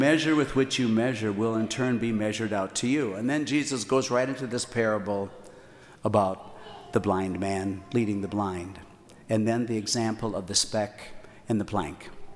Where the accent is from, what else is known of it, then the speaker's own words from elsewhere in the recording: Missouri, United States; I'm from Missouri. You got to show me.